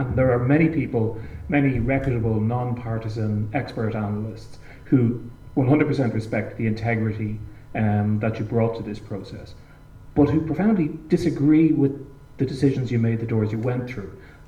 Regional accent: Ireland; And one of the things that struck me reading it as an Irish person is we're quite familiar here with the notion of institutions protecting themselves.

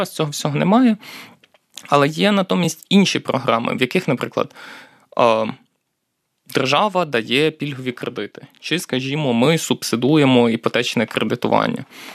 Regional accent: Kalush, Ivano-Frankivsk Oblast, Ukraine; Скажімо, я родом з Калуша. Калуш – це індустріальне місто, в якому близько 60 тисяч населення.

